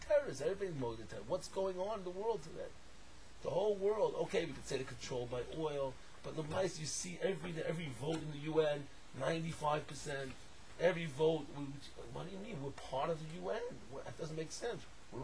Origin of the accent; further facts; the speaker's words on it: United States; I'm an American Jew. I'm very faithful to my patriotic. I have the American flag outside my house.